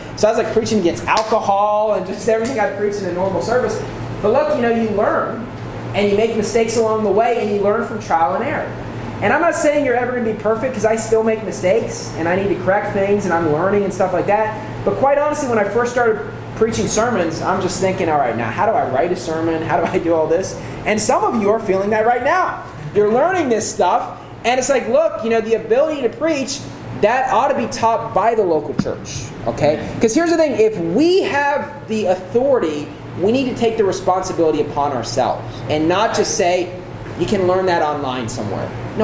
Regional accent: West Virginia, United States; but at least toward where I grew up in West Virginia, everybody went to Hiles Anderson.

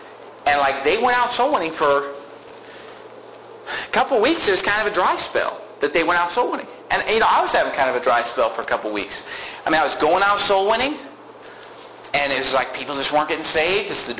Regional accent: Sacramento, California, United States

